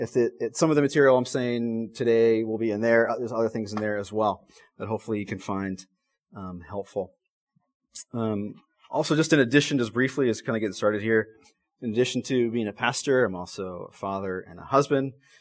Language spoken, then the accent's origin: English; Jackson, Wyoming, United States; Some of you have been asking me, as we've been meeting a few people, where I'm from. I'm from Jackson, Wyoming.